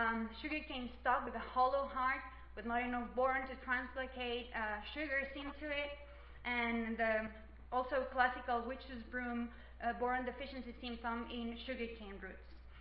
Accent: Guatemala; You can see there are some of the volcanoes in my country. I am from Guatemala

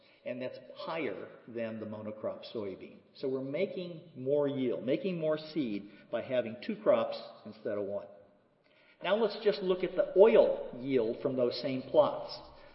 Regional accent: Minnesota, United States; Now, speaking of water, you know, this is we come from Minnesota, so water is a really important issue for recreation and so forth

